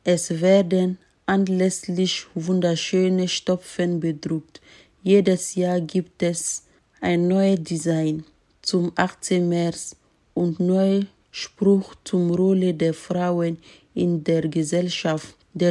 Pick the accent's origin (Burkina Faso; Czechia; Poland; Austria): Burkina Faso; German is a second language; now in Bayreuth, Germany; Ich komme aus Burkina Faso. Zurzeit wohne ich in Bayreuth.